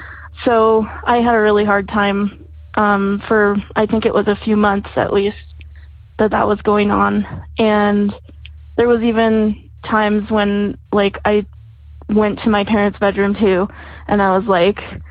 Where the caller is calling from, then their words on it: Santa Fe, New Mexico, United States; I'm calling from Santa Fe, New Mexico.